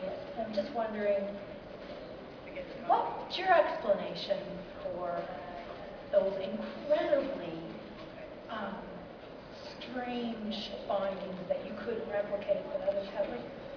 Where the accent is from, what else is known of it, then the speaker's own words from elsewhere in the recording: Canada; I'm from Canada, so maybe this has already been debated in the caucus